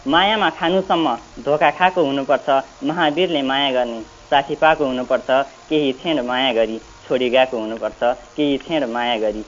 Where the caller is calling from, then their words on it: Tulsipur, Lumbini Province, Nepal; हजुर, दाङ तुलसीपुरबाट